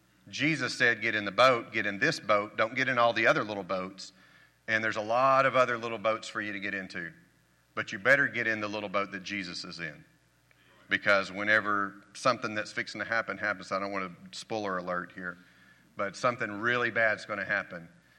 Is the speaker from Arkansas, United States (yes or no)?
yes; Arkansas, United States; You know, I'm from Arkansas.